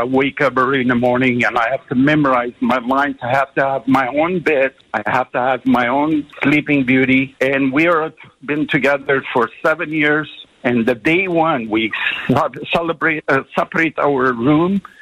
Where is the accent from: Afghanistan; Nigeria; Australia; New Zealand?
Afghanistan; now in United States; I was born and raised in Afghanistan.